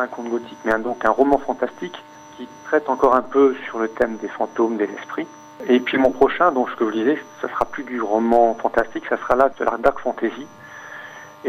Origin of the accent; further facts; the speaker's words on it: Côte d’Ivoire; also born or lived in Mauritania; Déjà, j'ai vécu toute mon enfance en Afrique, en Côte d'Ivoire et Mauritanie.